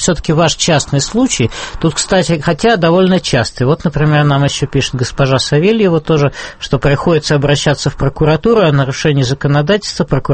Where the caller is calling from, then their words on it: Moscow, Russia; из Москвы.